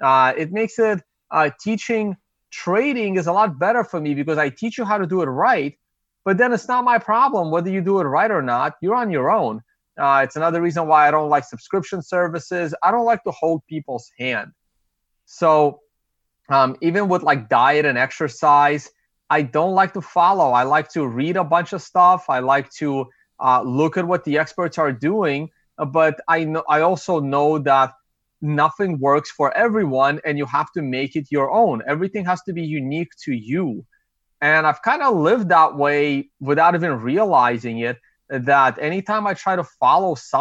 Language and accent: English; Brooklyn, New York, United States; accent: half Russian, half Brooklyn; also born or lived in Russia; I was born in Soviet Russia, and my family immigrated over to the U.S. when I was about 10 years old. Grew up in Brooklyn, hence all of these weird accents, half Russian, half Brooklyn